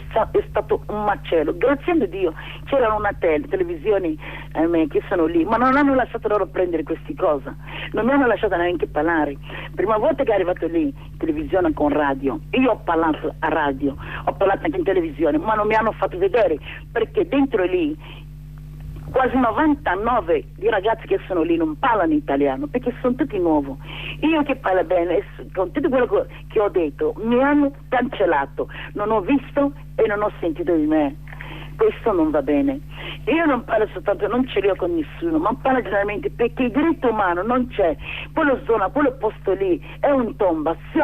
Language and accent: Italian; Nigeria; Italian is a second language; Io sono da Biafra, il mio paese c'è guerra